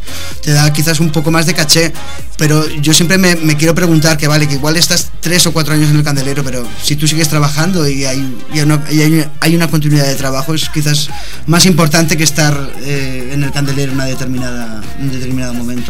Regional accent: Navarre, Spain; born there; now in Barcelona, Spain; es que vivo en Barcelona, me considero DJ residente de Barcelona, pero soy nacido en Navarra.

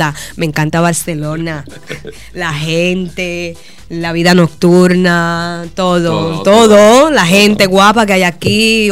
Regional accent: Puerto Rico; now in Miami, United States; Yo soy puertorriqueña, pero resido en Miami hace muchos años.

